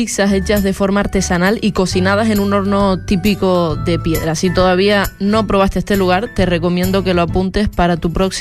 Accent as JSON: {"language": "Spanish", "town": "Lajares", "region": "Canary Islands", "country": "Spain", "said": "una pizzería que está en mi pueblo, en Lajares"}